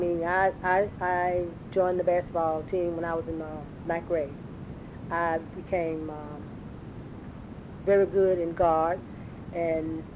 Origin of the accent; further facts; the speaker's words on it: Chapel Hill, North Carolina, United States; And I just had a great growing up childhood in Chapel Hill. I'm born and raised in Chapel Hill.